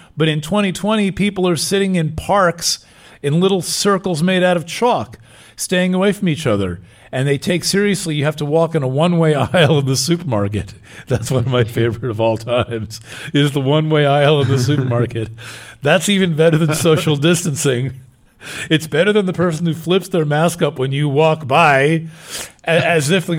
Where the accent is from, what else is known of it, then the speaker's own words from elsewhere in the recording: New York, United States; I'm from New York where we like bash into each other and totally friendly conversation.